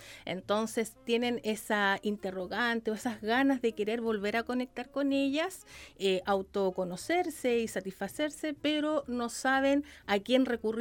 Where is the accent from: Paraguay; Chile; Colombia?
Chile; Santiago, Santiago Metropolitan Region; yo soy de Santiago, pero llevo 5 años viviendo acá en la Quinta Región.